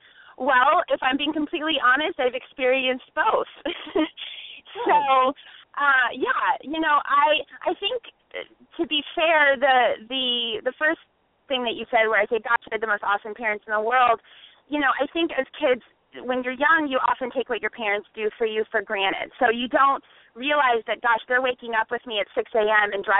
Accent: California, United States; Southern California is traditionally one of, if not the most difficult sections in the country. And when I was growing up

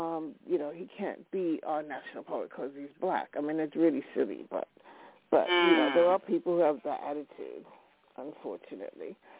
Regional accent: New York, United States; I mean, I come from New York, and New Yorkers don't know geography.

